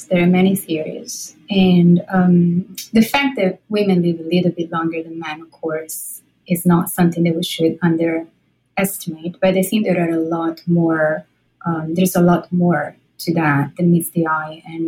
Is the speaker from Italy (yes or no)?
yes; Italy; I'm Italian. I'm from Italy.